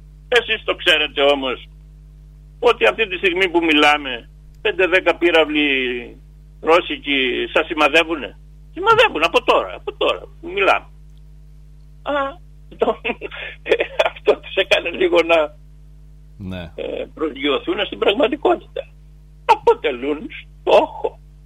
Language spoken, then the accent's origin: Greek; Crete, Greece; όταν έκανα κάποιες κουβέντες στην Κρήτη, ας πούμε, στην πατρίδα μου.